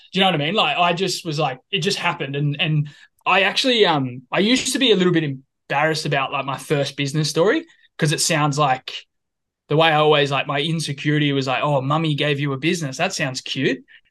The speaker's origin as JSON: {"language": "English", "region": "New South Wales", "country": "Australia", "tie": "born or raised there", "said": "So I'm from and still am from just north of Sydney on the Central Coast. I'm a born and bred coastie and an absolute tragic. I grew up I'm the youngest of five."}